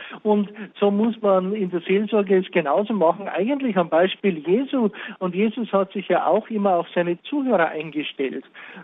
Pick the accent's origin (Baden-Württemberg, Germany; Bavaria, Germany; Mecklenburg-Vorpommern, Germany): Bavaria, Germany; Regensburg; Ich bin in Regensburg geboren und ich bin in Regensburg aufgewachsen. Ich habe auch dort studiert und bin dort zum Priester geweiht worden.